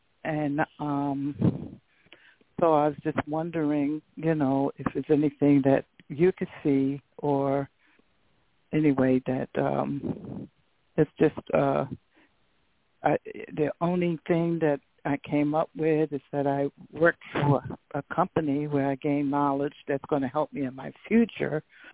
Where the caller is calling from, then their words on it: Delaware, United States; from Delaware.